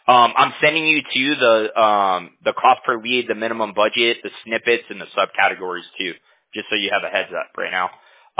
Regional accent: Huntington Beach, California, United States; We're in Orange County, based out of Fountain Valley. I'm from Huntington Beach. It's like the next town over.

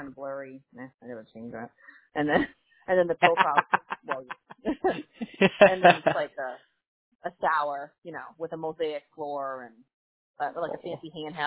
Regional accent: Wolcott, Connecticut, United States; All right, so the first town is my hometown, Wolcott, Connecticut, W-O-L-C-O-T-T.

